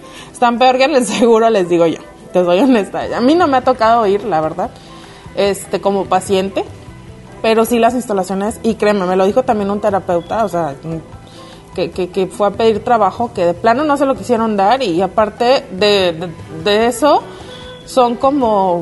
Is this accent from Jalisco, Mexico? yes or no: yes; Puerto Vallarta, Jalisco, Mexico; Yo, que soy de aquí de Puerto Vallarta